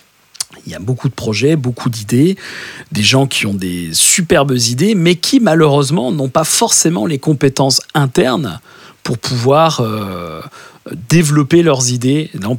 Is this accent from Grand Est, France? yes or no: yes; Épinal, Grand Est, France; moi, je suis d'Épinal, hein, donc sur Épinal, environ Nancy, Strasbourg, Metz, etc.